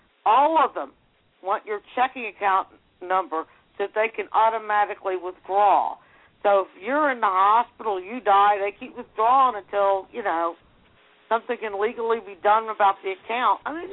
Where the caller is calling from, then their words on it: Cincinnati, Ohio, United States; Cincinnati.